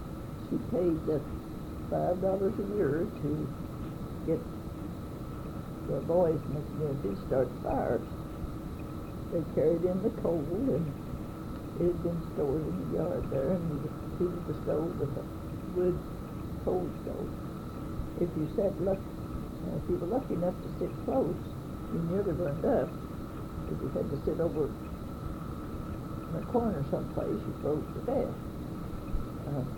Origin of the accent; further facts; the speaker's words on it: United States; born there; I was born in 1914 in the Hydro community.